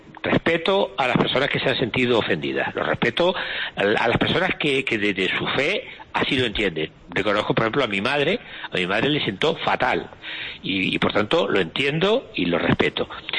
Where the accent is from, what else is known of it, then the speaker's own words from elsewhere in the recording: Canary Islands, Spain; como canario agradecido